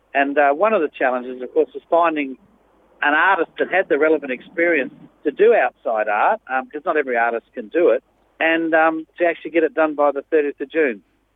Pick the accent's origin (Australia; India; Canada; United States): Australia; Mannum, South Australia; Yeah, well, especially I'm originally from Manham, and I used to walk this pipeline as a young lad